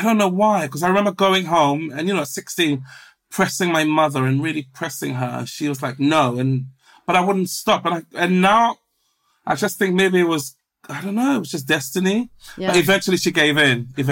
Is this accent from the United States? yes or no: no; Ghana; born there; So, as you said, I was born in Ghana, which is the coast of West Africa.